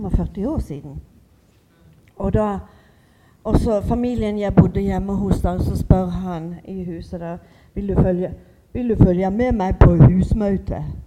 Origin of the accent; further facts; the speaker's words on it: Flekkefjord, Agder, Norway; now in Sweden; när jag växte upp i Fläckefjord